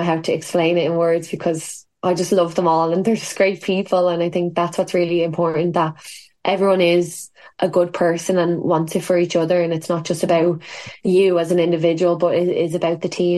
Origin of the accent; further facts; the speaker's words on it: Ireland; we're quite lucky in that regard that it is Irish. Like we're so Irish.